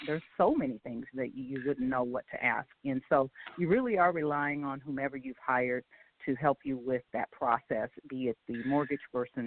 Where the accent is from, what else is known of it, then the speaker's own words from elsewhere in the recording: Longview, Texas, United States; now in Denver, United States; I'm originally from Longview, Texas, East Texas.